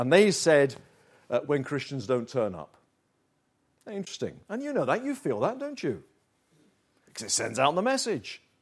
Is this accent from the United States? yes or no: no; United Kingdom; And, you know, Brits aren't, we're not too good at doing encouragement.